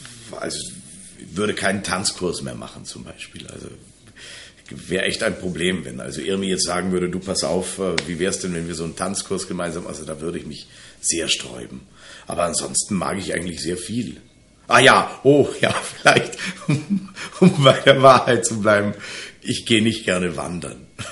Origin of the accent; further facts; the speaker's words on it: Dornbirn, Vorarlberg, Austria; born there; now in Alberschwende, Austria; Geboren bin ich in Dornbirn.